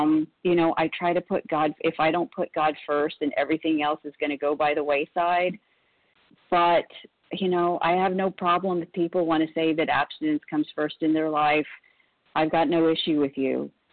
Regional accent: Arlington, Texas, United States; from Plano. I'm from Arlington originally, so I was your neighbor.

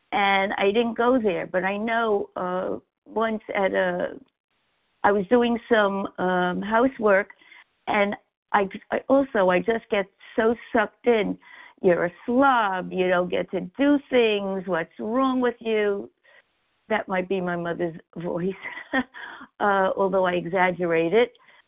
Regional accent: New York, United States; now in Florida, United States; I'm calling from Florida, but I am from New York on the list.

